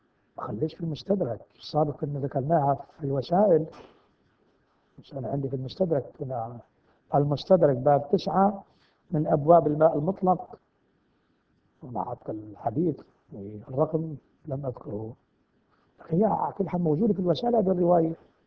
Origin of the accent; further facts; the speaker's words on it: Najaf, Najaf Governorate, Iraq; بعض العلماء عندنا في النجف